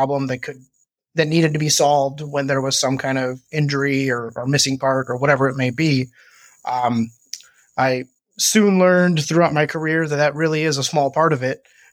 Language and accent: English; Indiana, United States; I'm from the Northwest Indiana, just outside of Chicago area.